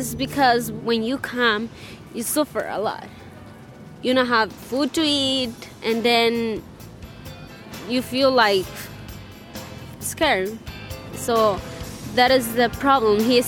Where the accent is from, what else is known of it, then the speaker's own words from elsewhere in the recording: El Salvador; now in Boston, United States; I am from El Salvador, and I am a student from East Boston High School.